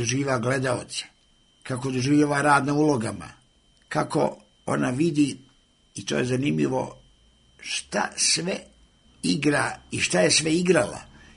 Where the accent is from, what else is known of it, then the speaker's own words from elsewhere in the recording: Valjevo, Kolubara District, Serbia; now in Belgrade, Serbia; kakva je bila moja provincijska generacija, sam došao iz Valjeva u Beograd